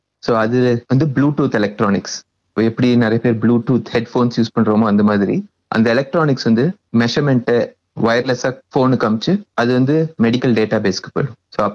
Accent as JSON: {"language": "Tamil", "town": "Tiruchirappalli", "region": "Tamil Nadu", "country": "India", "tie": "born or raised there", "also_born_or_lived": "Chennai / Coimbatore", "said": "நான் சென்னை அல்லது மெட்ராஸ்ல பிறந்தேன். வளர்ந்தது எல்லாம் தமிழ்நாடுல திருச்சியில. காலேஜ் வந்து கோயம்புத்தூர்ல படித்தேன்."}